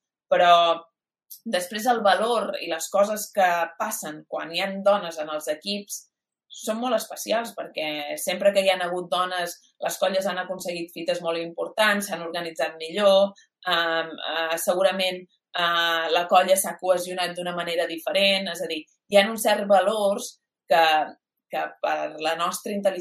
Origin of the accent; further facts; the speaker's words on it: Balearic Islands, Spain; Jo soc de Mallorca, tinc la major part de la meva família allà